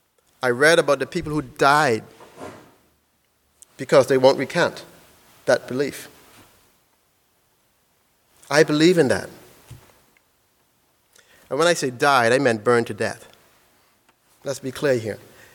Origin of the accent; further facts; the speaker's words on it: Bahamas; growing up in the Bahamas